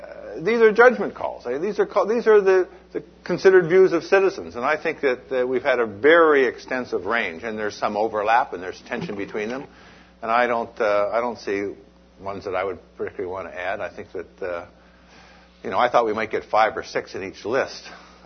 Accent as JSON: {"language": "English", "region": "British Columbia", "country": "Canada", "said": "what kind of political community do we, as British Columbians, do we want?"}